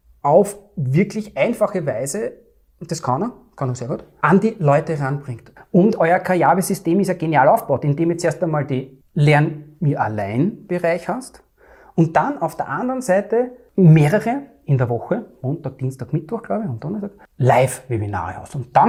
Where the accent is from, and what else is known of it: Vienna, Austria